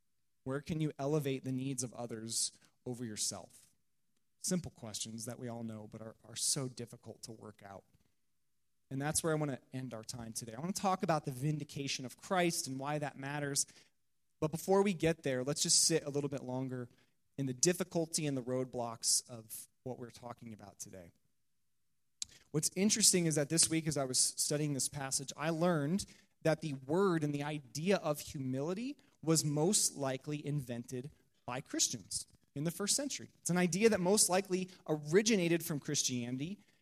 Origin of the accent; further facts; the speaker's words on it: Fort Wayne, Indiana, United States; I am from Indiana. I am from Fort Wayne, Indiana. I'm from a suburb of Fort Wayne, Indiana, and it is predominantly white, upper middle class.